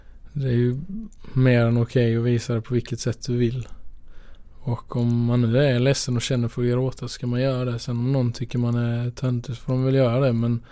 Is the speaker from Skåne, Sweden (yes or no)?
yes; Skåne, Sweden; Och jag är ju från Skåne från början, så det är lite så extra med Malmö.